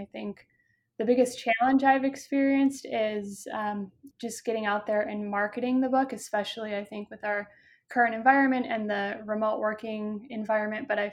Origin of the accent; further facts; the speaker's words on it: Minnesota, United States; also born or lived in Omaha; now in Chicago, United States; Yeah, so I grew up in Minnesota. Like you said, I actually went to college in Omaha, and now I am in Chicago.